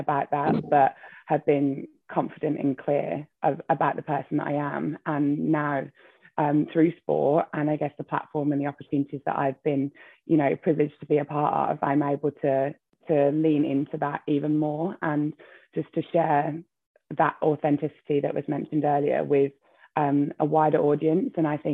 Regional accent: Bromsgrove, West Midlands, United Kingdom; as having grown up in and around Birmingham, I found it to be an incredibly diverse place. Having said that, I was a minority at my school. Bromsgrove has probably changed a little bit now, but it was certainly a very upper class area with lots of white people.

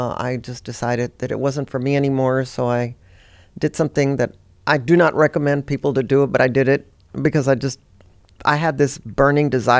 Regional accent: Texas, United States; certainly growing up in South Texas, cooking with my mom, my grandmother

